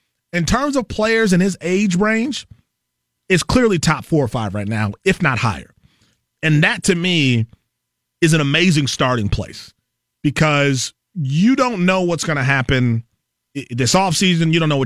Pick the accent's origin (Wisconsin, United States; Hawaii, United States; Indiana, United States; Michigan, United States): Wisconsin, United States; Milwaukee; And I grew up in Milwaukee